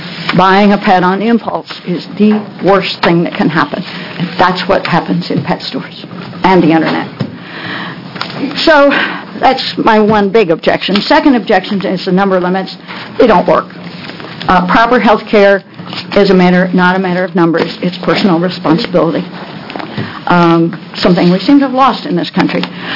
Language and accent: English; New Jersey, United States; now in Myrtle Creek, United States; I currently live in Myrtle Creek, but I come from New Jersey, a lemon law state.